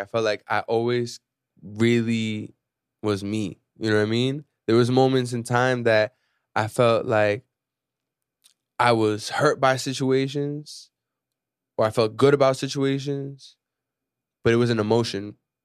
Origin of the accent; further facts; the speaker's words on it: Venezuela; now in United States; when we first came to this country, I'm from Venezuela, right? When we first came to this country, she didn't know much English, right?